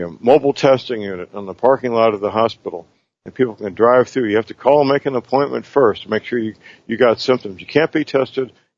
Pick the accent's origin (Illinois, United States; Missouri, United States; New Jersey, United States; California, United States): Missouri, United States; St. Louis; In my hometown, St. Louis, one of these drive-through tents were set up on a parking lot of a hospital.